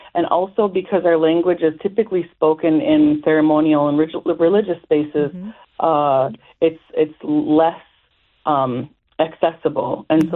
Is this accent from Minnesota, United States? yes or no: yes; McGregor, Minnesota, United States; So I was raised near the McGregor community. There is a district of the Mille Lacs Band geography there. And so on the reservation, I was raised, and I went to McGregor Public School, K through 12.